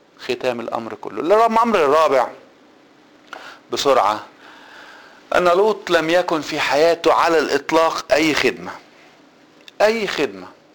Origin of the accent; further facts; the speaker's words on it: Egypt; ساعه ما حصل الزلزال عندنا في مصر